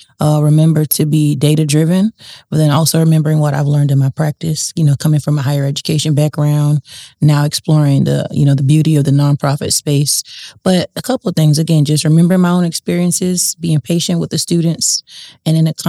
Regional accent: Tampa, Florida, United States; born and raised in Tampa, and always had a strong support system in my life

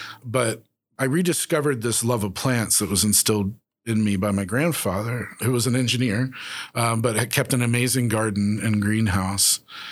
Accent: Virginia, United States; I grew up in the Tidewater area, southeastern Virginia, also known as Hampton Roads, where the Chesapeake Bay meets the James River.

